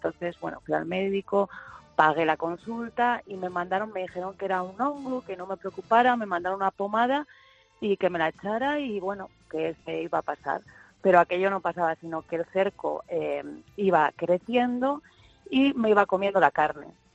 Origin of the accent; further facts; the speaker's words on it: León, Castile and León, Spain; llegué por Lisboa-Madrid, Madrid-León, porque soy leonesa